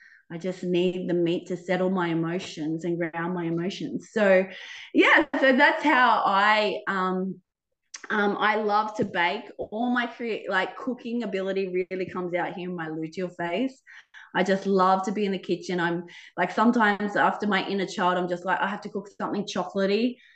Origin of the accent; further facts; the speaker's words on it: Australia; also born or lived in Vietnam / Sri Lanka / Philippines; now in Albania; shifted living in Albania, which is more the most coldest country I've ever lived in, because I'm Australian and I've lived in Vietnam, Sri Lanka, Philippines